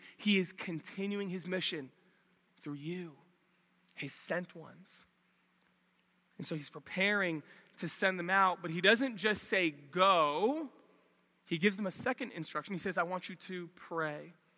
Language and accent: English; New York City, New York, United States; And I'm like coming from New York City.